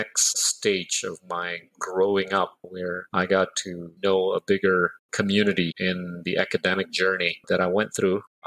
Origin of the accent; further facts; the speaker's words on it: Indonesia; also born or lived in Dhaka, Bangladesh; It taught me a lot about how to appreciate my home country, Indonesia.